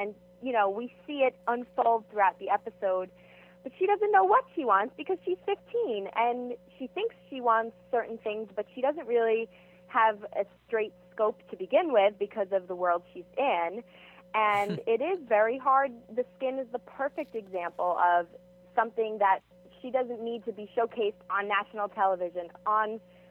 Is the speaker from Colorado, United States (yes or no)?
no; New York, United States; Being a New Yorker, I was ready to jump into it